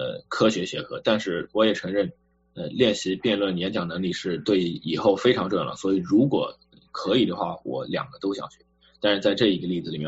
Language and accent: Chinese; China; now in United States; 我从小是在中国长大的，我接受的也是中国的教育